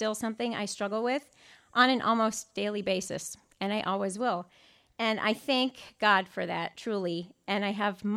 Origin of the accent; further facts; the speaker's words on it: Luxembourg; moved away as an adult; now in United States; I grew up in Luxembourg, tiny little country in Europe. And as a missionary kid, my parents are church planners. My dad is a pastor in an English-speaking international church over there. I moved to the United States when I was 19